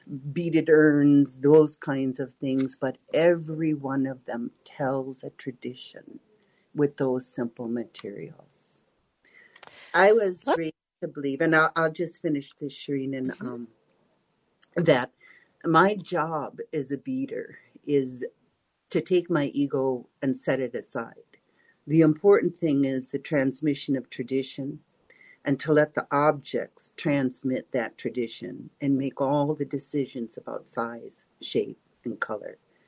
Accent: Oshkosh, Wisconsin, United States; So I grew up in Oshkosh, Wisconsin.

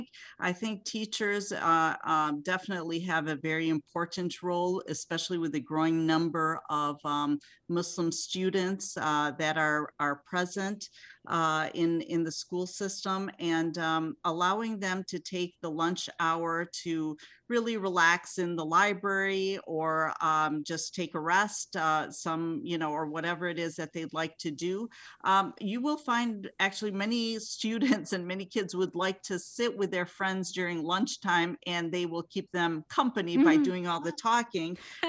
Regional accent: Milwaukee, Wisconsin, United States; also born or lived in Jerusalem; Sure. I grew up in Milwaukee, actually, but I came to the United States at 3 years of age. I'm Palestinian, born in Jerusalem. So I'm a naturalized citizen.

